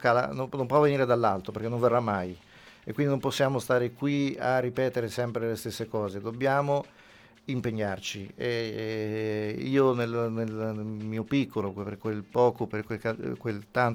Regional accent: Ancona, Marche, Italy; Sono preoccupato da anconetano

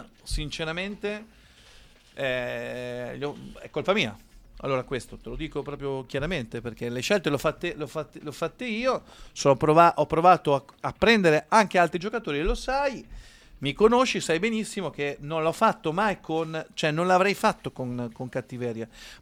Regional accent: Ancona, Marche, Italy; è la mia città, non è che io sono a Cesena, come dicono, però sono di Ancona

